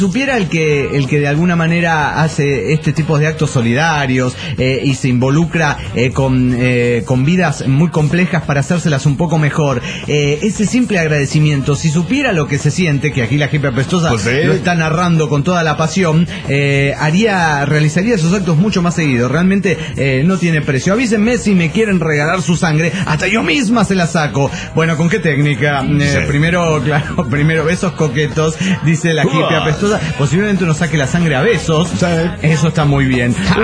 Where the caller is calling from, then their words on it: Aguascalientes, Mexico; de Aguascalientes, México.